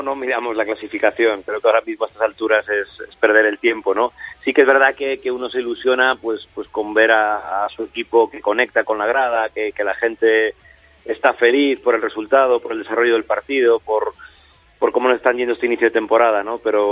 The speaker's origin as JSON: {"language": "Spanish", "town": "Vigo", "region": "Galicia", "country": "Spain", "moved": "as an adult", "lives_now": "Granada, Spain", "said": "Sí, yo soy de Vigo, lo que pasa es que llevo en Andalucía..."}